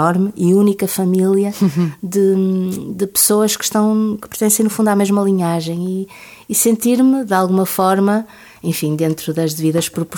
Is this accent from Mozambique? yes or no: no; Porto, Norte, Portugal; Onde de facto eu nasci, onde eu cresci, onde eu estudei, mas agora vivo perto do Porto, mas não no Porto.